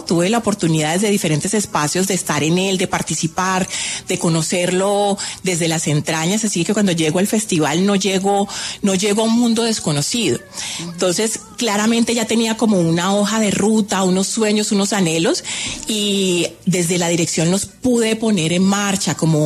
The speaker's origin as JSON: {"language": "Spanish", "country": "Colombia", "said": "hace parte de lo que somos como colombianos. Somos un país plurietnico y multicultural"}